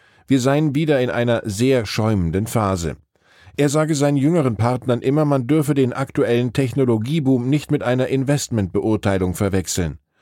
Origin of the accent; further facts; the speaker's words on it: Wiesbaden, Hesse, Germany; In meiner Heimat Wiesbaden-Rheingau